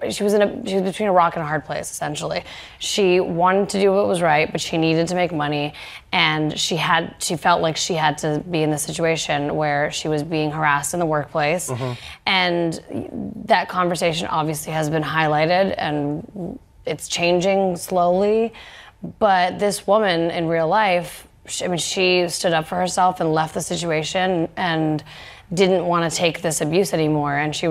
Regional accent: Canada; Yeah, I mean, it's I'm Canadian

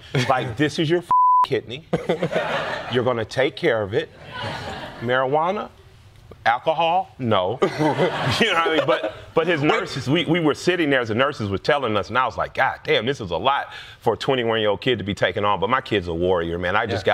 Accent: Southern United States, United States; I'm a Southern Black man. I grew up in Baptist and Pentecostal churches.

